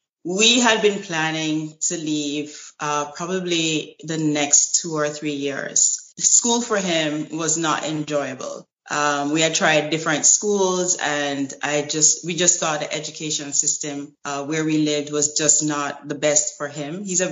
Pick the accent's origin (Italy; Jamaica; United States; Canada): Jamaica; I go home as regularly as I can, I'm from Jamaica, and whenever I can, I fly back home.